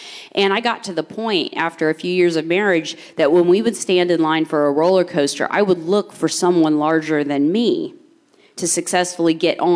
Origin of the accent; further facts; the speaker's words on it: Richmond, Indiana, United States; Well, I was born in Richmond, Indiana, and pretty much grew up there.